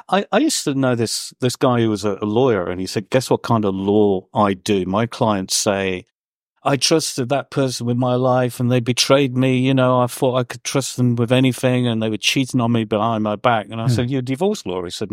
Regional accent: England, United Kingdom; Well, you know, we're English first and foremost, and we're not allowed to take compliments in any way, shape, or form.

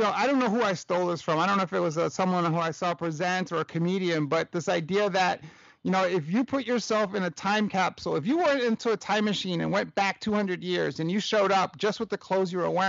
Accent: New York City, New York, United States; I'm a product of a single mother growing up in Hell's Kitchen, New York.

